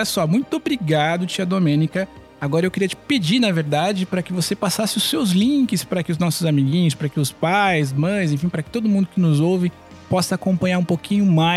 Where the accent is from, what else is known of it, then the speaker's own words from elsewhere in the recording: Campinas, São Paulo, Brazil; eu sou de Campinas, interior de São Paulo, mas a gente, enfim, mora aqui no estado de São Paulo